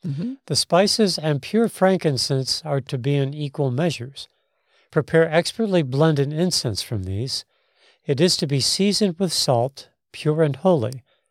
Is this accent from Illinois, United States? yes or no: yes; Chicago, Illinois, United States; You know, growing up in Chicago, we go along the beaches.